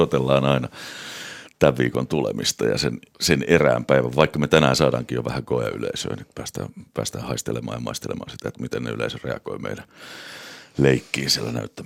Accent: Hämeenkyrö, Pirkanmaa, Finland; Mä oon Hämeenkyröstä kotoisin, joo

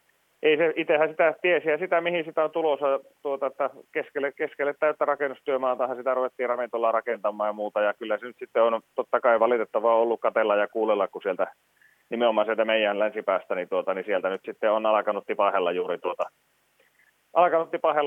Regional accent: Oulu, North Ostrobothnia, Finland; lähdetäänkö me oululaisina nyt sitten niin kuin Tampereella myymään siipiä

